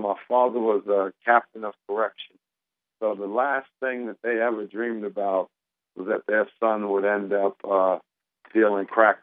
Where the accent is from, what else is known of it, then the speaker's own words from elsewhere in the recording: Queens, New York, United States; I grew up in Queens, New York, a very nice community with manicured lawns. It was the area where … the hip-hop artist group, came from. And this is an area called Cambria Heights, Queens.